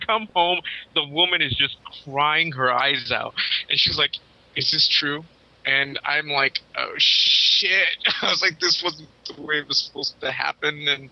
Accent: San Jose, California, United States; Growing up, you know, having a lot of Latino men around me, growing up in San Jose, you have this idea of what you're supposed to be like as a dude, right?

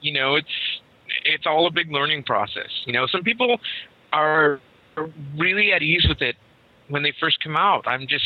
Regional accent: San Jose, California, United States; Growing up, you know, having a lot of Latino men around me, growing up in San Jose, you have this idea of what you're supposed to be like as a dude, right?

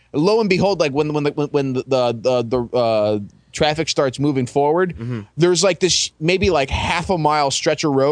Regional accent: Canada; Hey, I'm from Canada too.

